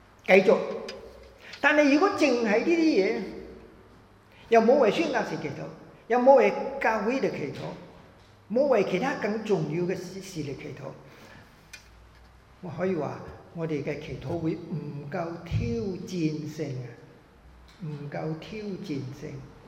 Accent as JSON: {"language": "Cantonese", "country": "China", "said": "除了我们中国人之外，除了我们讲广东话的之外，"}